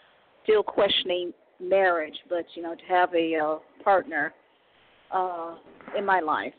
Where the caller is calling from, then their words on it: Cleveland, Ohio, United States; I'm calling from Cleveland, Ohio.